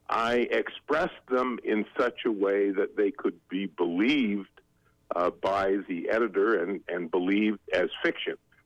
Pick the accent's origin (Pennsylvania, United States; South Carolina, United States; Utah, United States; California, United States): Utah, United States; Clearfield; No, I grew up in Clearfield, but my mother's family was a pioneer family who settled in Colville